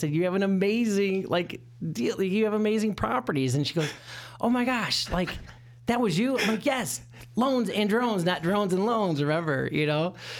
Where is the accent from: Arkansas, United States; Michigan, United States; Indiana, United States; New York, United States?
Michigan, United States; moved away as an adult; now in Chicago, United States; And I didn't know anybody out here in Chicago. I'm originally from Michigan.